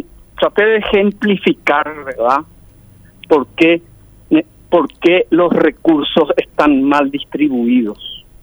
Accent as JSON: {"language": "Spanish", "country": "Paraguay", "said": "Con total derecho como ciudadano paraguayo."}